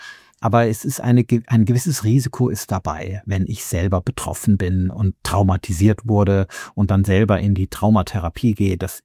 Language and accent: German; Rhineland, Germany; Ich komme aus dem Rheinland